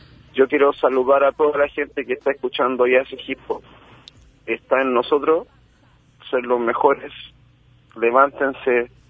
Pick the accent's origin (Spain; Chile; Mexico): Chile; como buen chileno